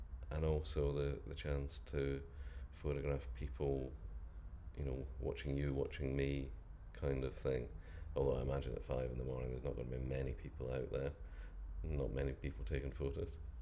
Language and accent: English; Edinburgh, Scotland, United Kingdom; I'm 51, I'm from Edinburgh, in Scotland.